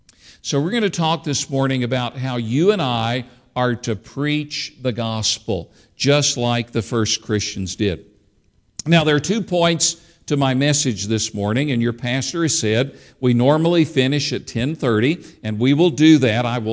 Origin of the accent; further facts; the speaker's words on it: Kingsport, Tennessee, United States; I grew up about 60, 70 miles from there, out in the country outside Kingsport, Tennessee.